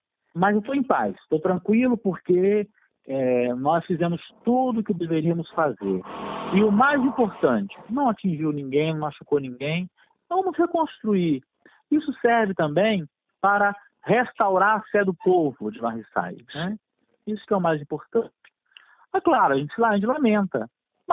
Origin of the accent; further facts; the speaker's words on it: Bom Jesus, Brazil; sou de Bom Jesus, de uma capela chamada Usina Santa Maria.